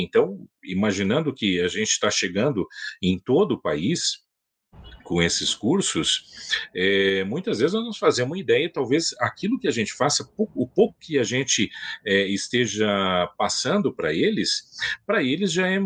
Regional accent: Porto Alegre, Rio Grande do Sul, Brazil; also born or lived in Santa Maria; Lá no Rio Grande do Sul, eu sou gaúcho, né? Eu nasci em Porto Alegre, mas eu morei muito tempo em Santa Maria, né? No interior do Rio Grande do Sul.

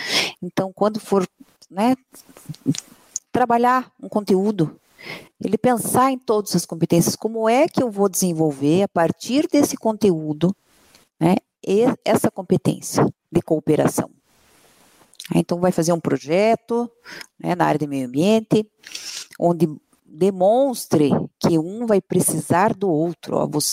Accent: Curitiba, Paraná, Brazil; Eu sou curitibana, então paranaense nata.

